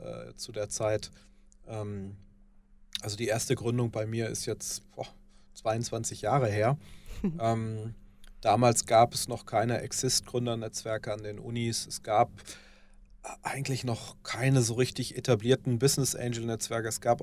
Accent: North Rhine-Westphalia, Germany; wenn man im Ruhrgebiet, wo ich herkomme, früher in der Kneipe war und ein Bier getrunken hat

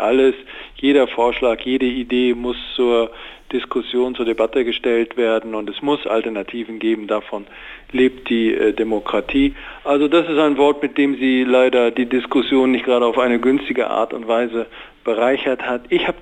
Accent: Germany; wir sind Deutsche, wir sind eine Wurstnation

